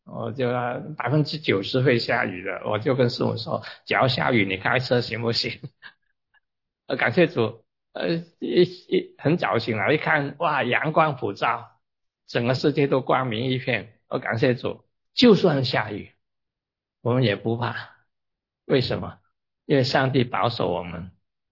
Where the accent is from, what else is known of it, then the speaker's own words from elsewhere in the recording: China; 是我们中国人带来的